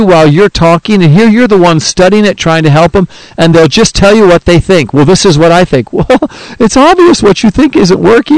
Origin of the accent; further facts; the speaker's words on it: New York, United States; Well, I'm from New York.